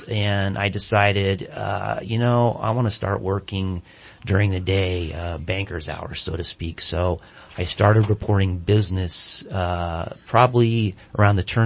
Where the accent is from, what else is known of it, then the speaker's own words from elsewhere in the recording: Santa Barbara, California, United States; I grew up in Santa Barbara, and like, a lot of people, I wanted to, once I graduated from high school, wanted to get away from the roost